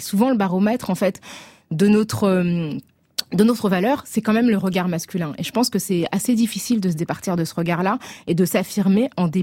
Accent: Paris, Île-de-France, France; Et je suis l'une d'elles, je suis née à Paris, j'y ai grandi

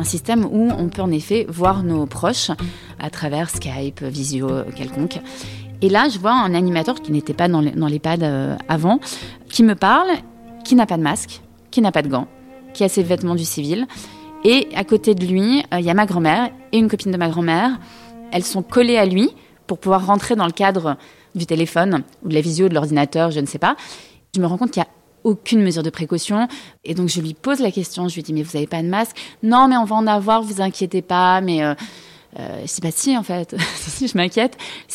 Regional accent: Grenoble, Auvergne-Rhône-Alpes, France; now in Paris, France; J'ai passé toute mon enfance avec elle à Grenoble, donc on avait des liens très forts.

